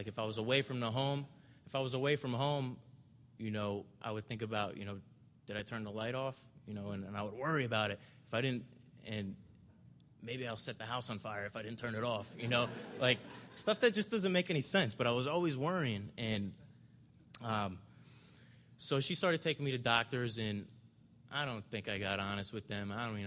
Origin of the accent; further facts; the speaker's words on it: New Jersey, United States; born there; You know, I was born in New Jersey in 1984 to two loving parents.